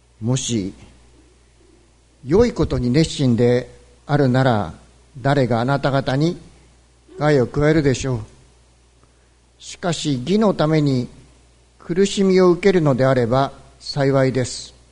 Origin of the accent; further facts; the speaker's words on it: Tsuyama, Okayama, Japan; also born or lived in Yubara; 私は岡山県の津山市の出身ですが、それは小学校に入ってからでして、それまで実は私は湯原町という、湯原町稲津という、岡山の方でも、一番北の方なんですね。